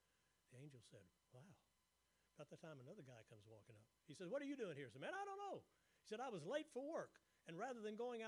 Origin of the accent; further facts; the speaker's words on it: Houma, Louisiana, United States; born there; I was born in Houma, Louisiana, Terrebonne Parish.